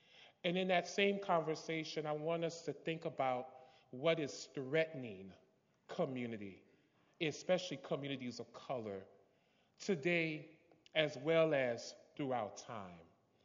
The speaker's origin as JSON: {"language": "English", "region": "Louisiana", "country": "United States", "tie": "born or raised there", "said": "growing up in South Louisiana, near New Orleans, in an all-black community, pretty much"}